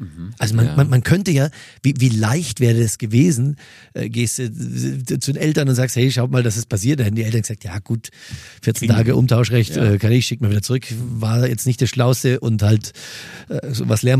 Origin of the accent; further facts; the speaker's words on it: Mühldorf am Inn, Bavaria, Germany; ich habe evangelische Wurzeln und ich komme aus Mühldorf am Inn, da waren wir ganz, ganz in der Unterzahl